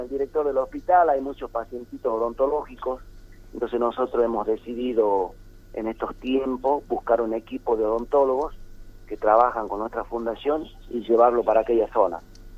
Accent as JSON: {"language": "Spanish", "region": "Salta", "country": "Argentina", "said": "nosotros los que somos de ahí del Chaco salteño"}